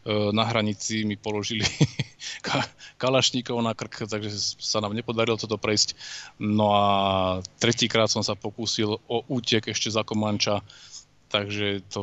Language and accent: Slovak; central Slovakia, Slovakia; Som zo Slovenska, približne nazvem to nejak v tej strednej časti, nejako by som povedal stredno-severnej, stredno-severno-západnej.